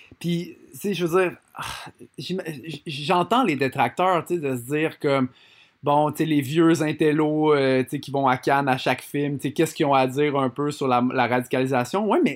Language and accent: French; Quebec, Canada; moi, comme tu dis, je suis un Québécois